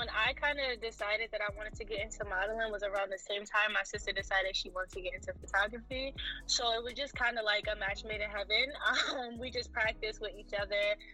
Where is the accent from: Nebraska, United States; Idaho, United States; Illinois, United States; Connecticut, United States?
Connecticut, United States; New Haven; Thank you for having me again. I'm from New Haven, and I am a model.